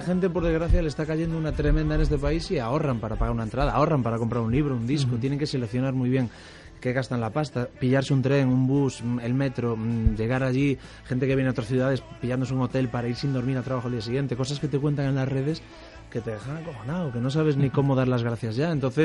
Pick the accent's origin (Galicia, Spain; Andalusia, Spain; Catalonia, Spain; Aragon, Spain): Galicia, Spain; Pantín; also born or lived in Ferrol; Yo nací en Ferrol, en el puerto de Ferrol, y a los 3 años me fui a vivir a Pantín, que es una aldea con 50 habitantes y 1.200 vacas y 2.000 caballos y una playa gigante donde se hace surf.